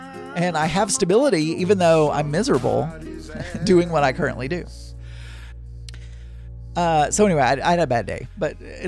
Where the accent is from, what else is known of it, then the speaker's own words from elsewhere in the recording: the South, United States; accent: Southern; Now, I know for those of you who are not Southern, my accent probably sounds very Southern. I hear myself all the time. I don't really know. I grew up in the South, but I assume.